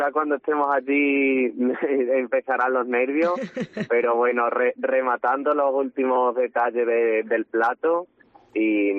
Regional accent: Extremadura, Spain; orgullo de ser extremeño y poner nuestra tierra en valor

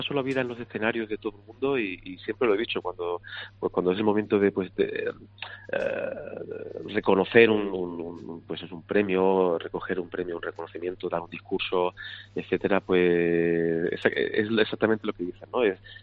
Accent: Granada, Andalusia, Spain; Evidentemente me sale de forma natural hablar de mi Granada y del Albaicín y de mi tierra, pero es algo que ya automáticamente, después de tanto tiempo, la gente me identifica con mi tierra

